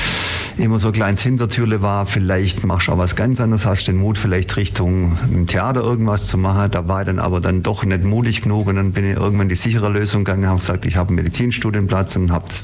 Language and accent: German; Ulm, Baden-Württemberg, Germany; ich bin in Ulm geboren, bin Ulmer, bin hier in Ulm aufgewachsen